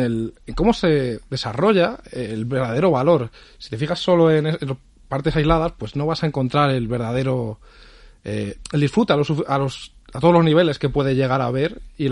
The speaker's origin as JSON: {"language": "Spanish", "country": "Spain", "said": "Nosotros, como, digamos, españoles de esta época"}